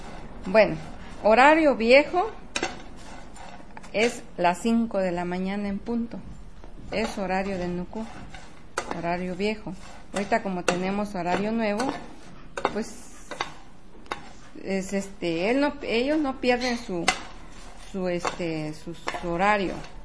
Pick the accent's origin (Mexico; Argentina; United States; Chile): Mexico; Chiapas; Soy nativa de acá de Tuzla, es la comida o el tradicional